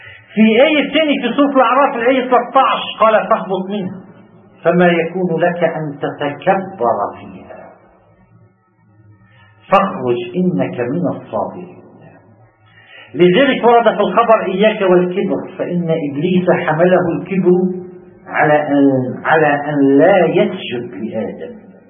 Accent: Lebanon; نحن لبنانيين، بحال ما بنروح نقول نحن لبنانيين

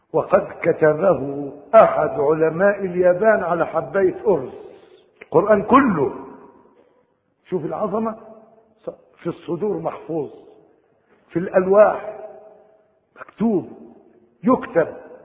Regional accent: Egypt; احنا عندنا في مصر القارئ يقرأ من الضوضاء اللي حواليه

